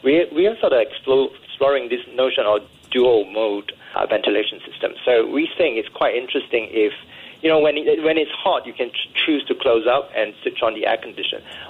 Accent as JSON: {"language": "English", "country": "Singapore", "said": "when I came back to Singapore, I'm Singaporean"}